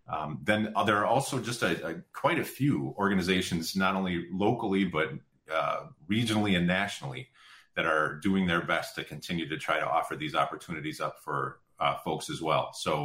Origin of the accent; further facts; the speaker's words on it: Madison, United States; And I grew up in Madison, grew up right in the center of town